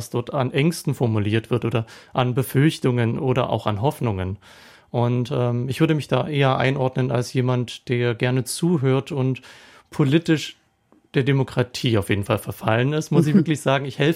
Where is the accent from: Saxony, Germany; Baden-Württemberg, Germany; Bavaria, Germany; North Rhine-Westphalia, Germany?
Saxony, Germany; Dresden; Ja, also auch in der Gegend, in der ich groß geworden bin. Ich bin im Süden am Stadtrand von Dresden groß geworden.